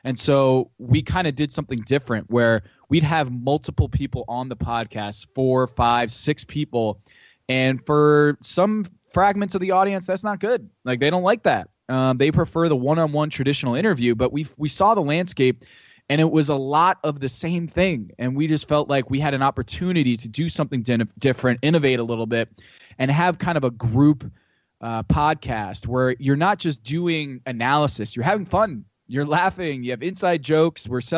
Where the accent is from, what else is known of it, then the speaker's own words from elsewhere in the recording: Westport, Connecticut, United States; I grew up in Westport